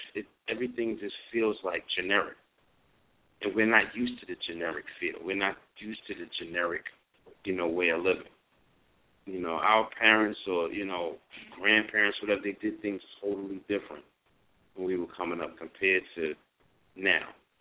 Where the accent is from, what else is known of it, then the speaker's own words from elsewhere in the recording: Astoria, New York, United States; even though I was from Astoria Project, still in all, it was like Queensbridge, you know, it was like another home.